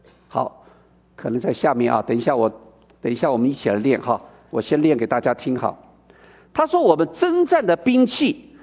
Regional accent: China; 我们中国人讲说日有所思夜有所想

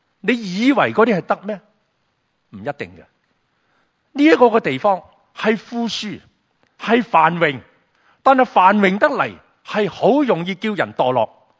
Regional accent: China; 我都是大陆出来的。是什么这样？跟着他就说、你是怎么出来的？那我说我偷渡出来的。

